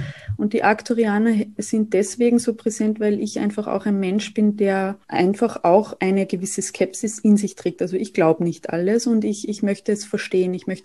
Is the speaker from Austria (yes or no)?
yes; Saalfelden, Salzburg, Austria; now in Vienna, Austria; ich komme aus Österreich. Ich wohne derzeit noch in Wien, aber bin bald wieder in meiner Heimat in Salzburgland, in Saalfelden.